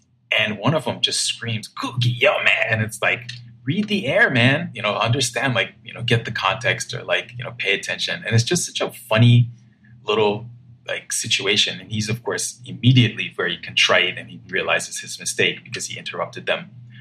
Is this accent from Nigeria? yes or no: yes; Nigeria; moved away as an adult; now in United States; I grew up in Nigeria, for those of you who don't know, moved back and forth between there and the United States a little bit when I was a child, and then moved to the US, you know, for college.